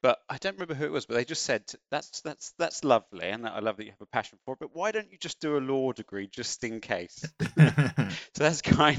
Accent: East of England, United Kingdom; I was brought up just outside in the home counties out in Hertfordshire. You know, growing up in Hertfordshire

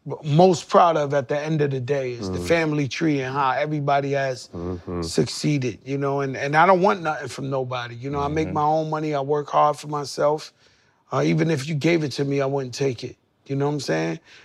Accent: Bronx, New York, United States; I come from Bronx, Lebanon Hospital. I grew up dead, broke, poor.

